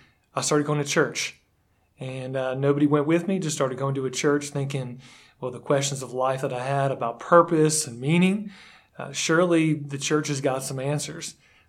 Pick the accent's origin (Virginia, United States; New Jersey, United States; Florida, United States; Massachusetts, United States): Florida, United States; Boca Raton; also born or lived in Fort Lauderdale; now in Kings Mountain, United States; I am from Boca Raton, Florida, born in Fort Lauderdale. So I'm a South Florida guy, and I live here in Big K-Town, Kings Mountain.